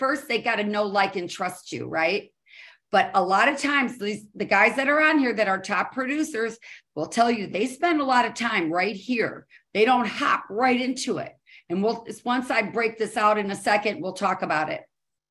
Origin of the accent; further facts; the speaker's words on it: Chicago, Illinois, United States; born there; now in Dallas, United States; I was born in Chicago and I moved to Dallas. So I guess I'm a Texan.